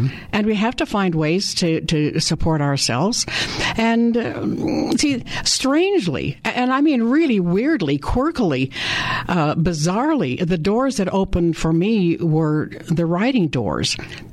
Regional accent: Gusher, Utah, United States; also born or lived in Salt Lake City; Salt Lake until I was 8 years old. Then we moved out to Gusher, and you all know where Gusher is.

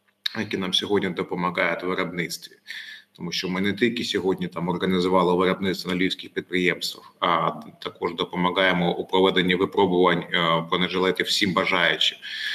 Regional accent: Kharkiv, Kharkiv Oblast, Ukraine; Так, я з Харкова і декілька моїх колег з Харкова

